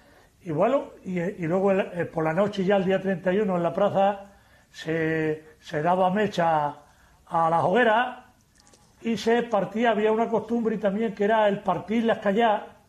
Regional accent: Casillas de Coria, Extremadura, Spain; pues por ejemplo en mi pueblo, en Casillas de Coria, pues los quintos se juntaban desde el día 26 de diciembre.

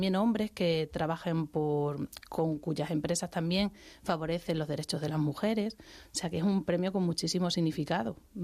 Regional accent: Extremadura, Spain; Sí, bueno, y española, que soy la primera española.

